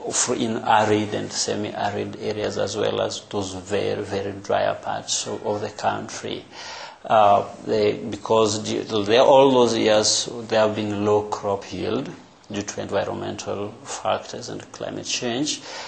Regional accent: Kindu Bay, Homa Bay County, Kenya; I grew up along the lake. I come from Kindu Bay.

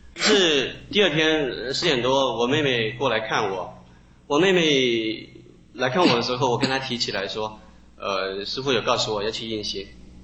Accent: Costa Rica; 我来自中美洲的哥斯达黎加

